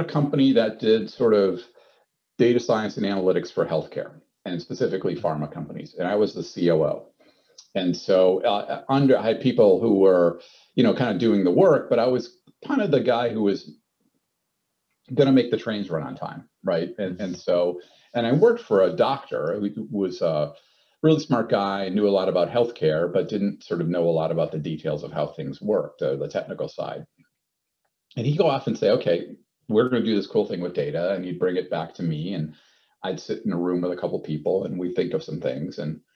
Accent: Wisconsin, United States; I'm American, right? Grew up in the central part of the U.S., Wisconsin, working class kid, worked my way through college.

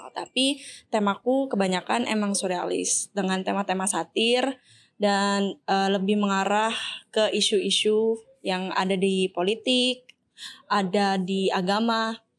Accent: Malang, East Java, Indonesia; now in Bali, Indonesia; Aku asalnya dari Malang. Jadi aku udah di Bali sekitaran hampir 5 tahunan.

